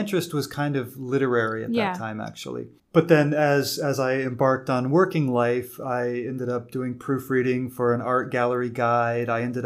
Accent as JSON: {"language": "English", "country": "Hong Kong", "moved": "as an adult", "lives_now": "United Kingdom", "said": "And the reason is that I came from Hong Kong."}